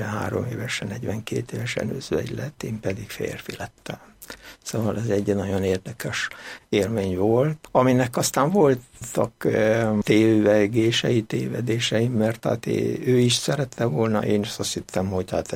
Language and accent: Hungarian; Budapest, Hungary; A középiskolába aztán Pestre kerültem, mert Újpesten laktunk, és a belvároson túl jártam iskolába